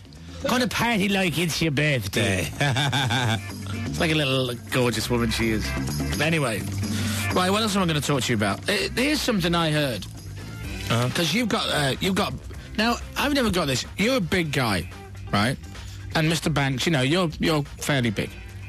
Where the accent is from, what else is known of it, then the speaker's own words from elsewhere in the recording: United Kingdom; Well, and because we're British, we have that, I'm terribly sorry